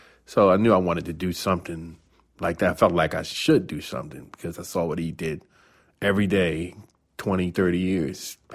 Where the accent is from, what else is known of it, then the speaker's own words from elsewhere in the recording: Washington, District of Columbia, United States; I grew up in Washington, D.C., northeast uptown, black neighborhood.